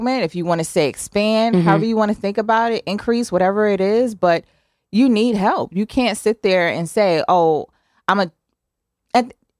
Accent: Harlem, New York, United States; I was recruited here from, I'm originally from Harlem, New York.

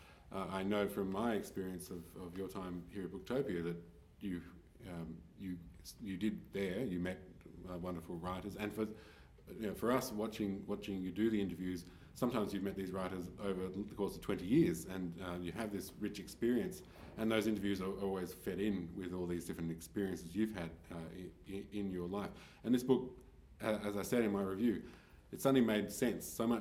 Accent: Australia; as an Australian

